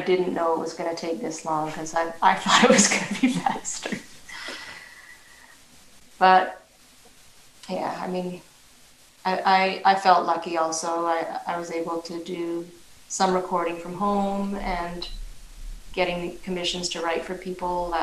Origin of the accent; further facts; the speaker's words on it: Toronto, Ontario, Canada; You know, I grew up in Toronto